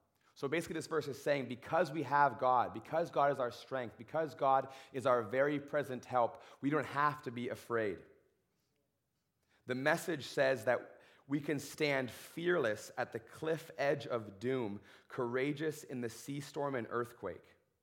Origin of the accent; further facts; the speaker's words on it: Ontario, Canada; when I was first coming to BC, I'm from Ontario, and so we drove across Canada.